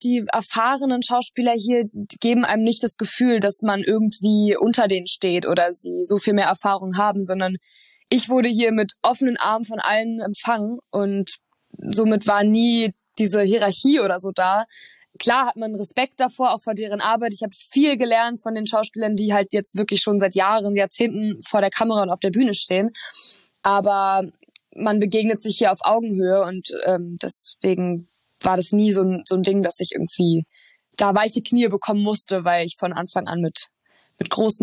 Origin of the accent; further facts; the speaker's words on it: Berlin, Germany; Es war das erste Mal, dass ich auch aus Berlin rausgezogen bin. Also meine ganze Familie wohnt da, alle Freunde, wie gesagt, halt gebürtig aus Berlin.